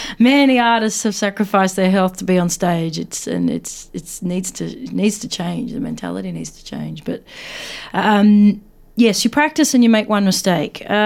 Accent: Australia; I was like, oh, no, I'm from Australia, Greek Australia.

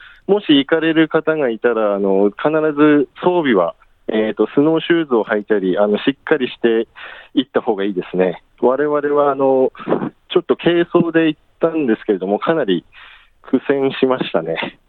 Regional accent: Aomori, Japan; 出身は青森なんですけれどもこっちの雪も舐めたらちょっと痛い目に遭いますね

